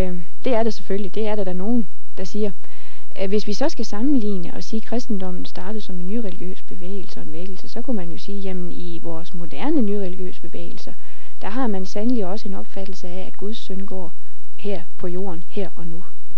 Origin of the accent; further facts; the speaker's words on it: North Denmark Region, Denmark; da jeg kommer fra Thy, er opvokset i Thy, så har jeg en interesse, en lokalhistorisk interesse i området her